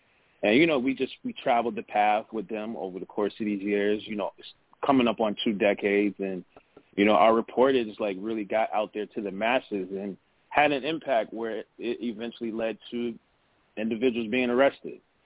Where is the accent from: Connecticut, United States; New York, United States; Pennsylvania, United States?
New York, United States; Queens; I've covered the … case. I'm from Queens.